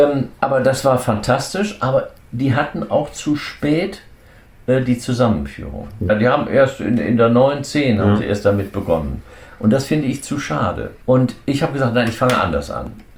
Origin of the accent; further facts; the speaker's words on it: Saarland, Germany; Das war das Zwei-Säulen-Modell, aber die hatten Saarländer. Ich bin auch Saarländer.